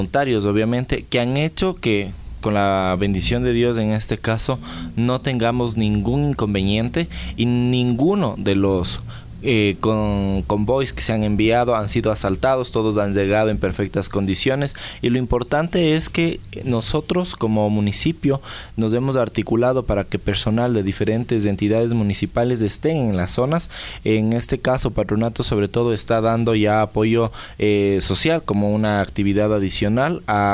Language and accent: Spanish; Quito, Pichincha, Ecuador; nos unió como hermanos, como quiteños.